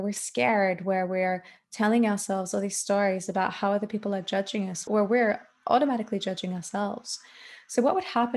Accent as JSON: {"language": "English", "country": "Australia", "lives_now": "Germany", "said": "I live in Germany, although I'm Australian."}